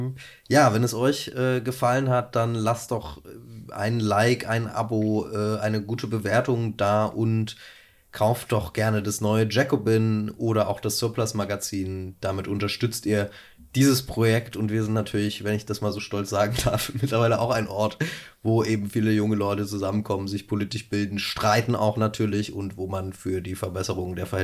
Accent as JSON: {"language": "German", "region": "eastern Germany", "country": "Germany", "said": "ich komme aus dem Osten, da ist sozusagen die Parteienskepsis riesig und da war es eh immer anders als im Westen"}